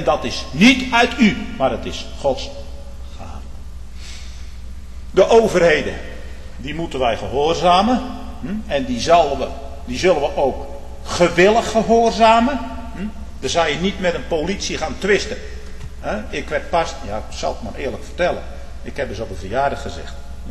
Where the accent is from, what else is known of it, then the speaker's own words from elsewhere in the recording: Netherlands; accent: Dutch; Want hij hoorde aan mijn accent dat ik van Hollandse afkomst was.